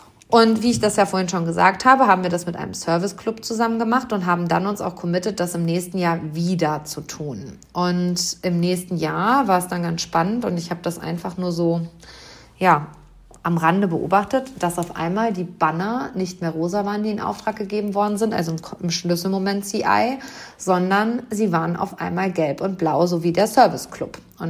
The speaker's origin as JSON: {"language": "German", "town": "Hamm", "region": "North Rhine-Westphalia", "country": "Germany", "tie": "born or raised there", "said": "Denn Hamm hat eine Marathonstrecke, die über Wald und Wiesen 42 Kilometer um meine Heimatstadt herumgeht."}